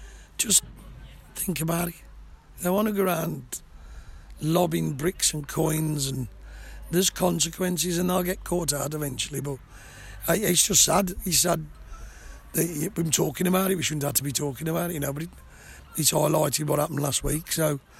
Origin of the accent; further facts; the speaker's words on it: Stourbridge, West Midlands, United Kingdom; born there; But I was born in Starbridge and I'm a Starbridge fan and I was here first.